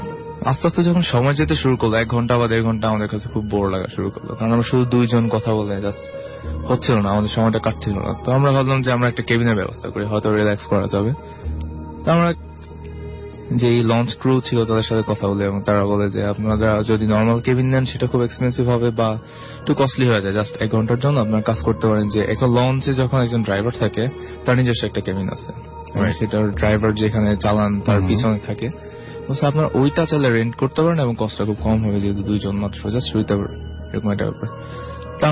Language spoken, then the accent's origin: Bangla; Chandpur, Chittagong Division, Bangladesh; আমরা অ্যাকচুয়ালি আমাদের গ্রামের বাড়ি যাচ্ছিলাম চাঁদপুর